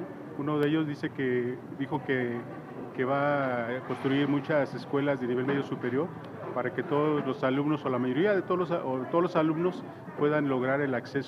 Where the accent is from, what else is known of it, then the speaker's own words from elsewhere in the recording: Celaya, Guanajuato, Mexico; Sí, vengo de Celaya, Guanajuato.